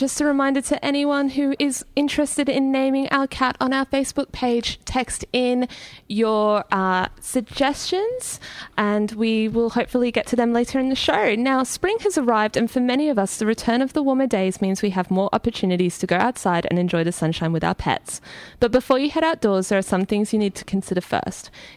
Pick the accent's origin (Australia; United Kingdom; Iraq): Australia; Brisbane, Queensland; Well, I'm from Brisbane, and I had my first hay fever season last year